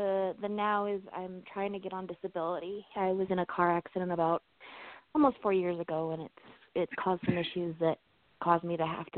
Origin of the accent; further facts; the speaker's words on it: Wyoming, United States; I'm from Wyoming.